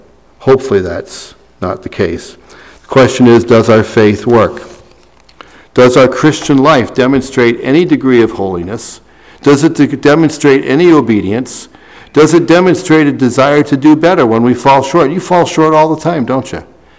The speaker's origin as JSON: {"language": "English", "region": "Scotland", "country": "United Kingdom", "said": "and I'm Scottish, so I'll use this"}